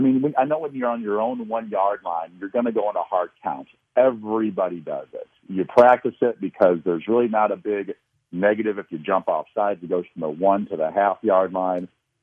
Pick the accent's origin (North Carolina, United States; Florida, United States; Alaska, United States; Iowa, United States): Iowa, United States; I actually probably watch more college football than pro football growing up in Eastern Iowa.